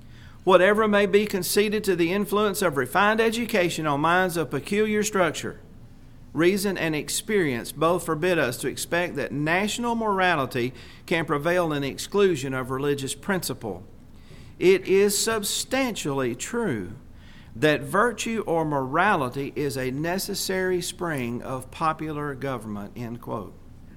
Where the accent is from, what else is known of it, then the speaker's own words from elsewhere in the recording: the South, United States; a lot of us remember the days when we could drive to the schoolyard we're from the South, in our pickup trucks with a gun rack in the back.